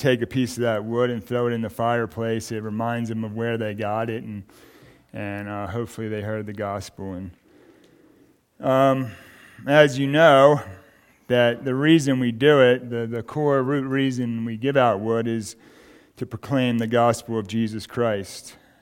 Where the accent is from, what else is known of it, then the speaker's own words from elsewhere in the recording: Baltimore, Maryland, United States; I was raised in Baltimore in the Catholic religion.